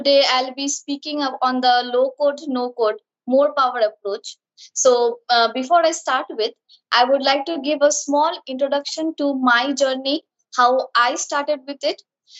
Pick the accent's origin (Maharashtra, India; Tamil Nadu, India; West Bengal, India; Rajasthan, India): West Bengal, India; Siliguri; I am from Siliguri, India.